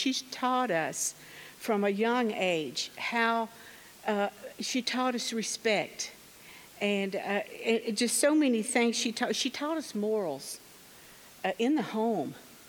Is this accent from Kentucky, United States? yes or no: yes; Kentucky, United States; born there; But I was born in Kentucky, as you can tell by my accent. I'm a baby of 10. There were 7 girls and 3 boys.